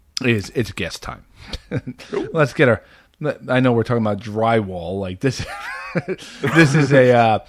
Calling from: New Jersey, United States; I'm in New Jersey, and Mike there is in Georgia.

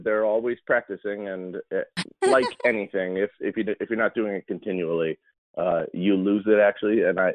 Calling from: Pennsylvania, United States; I am in northeastern Pennsylvania, just outside of Scranton, which is famous, of course, for The Office

